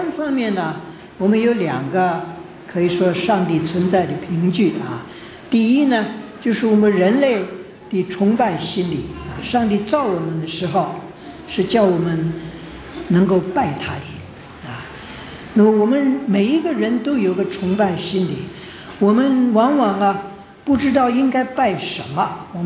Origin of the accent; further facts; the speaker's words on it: Shanghai, China; accent: Shanghainese; 我们上海话叫蚯蚓啊，蚯蚓，北方话叫蚯蚓啊